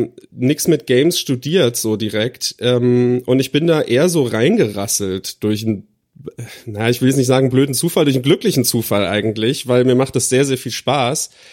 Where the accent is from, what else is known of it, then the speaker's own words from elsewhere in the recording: Rhineland-Palatinate, Germany; Ich komme aus der Nähe von Kaiserslautern, da so Rheinland-Pfalz, Ecke, also Grenze zu Saarland und Frankreich.